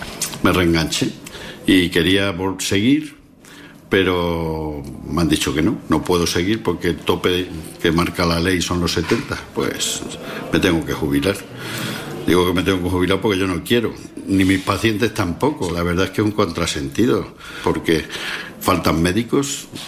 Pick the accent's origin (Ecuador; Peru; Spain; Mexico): Spain; Casatejada, Extremadura; Me iré a mi pueblo, a Extremadura, tengo en Casa Tejada, que es mi pueblo, al lado de Navalmoral de las Matas. Tengo una casa que era la de mis padres y tal, de la familia.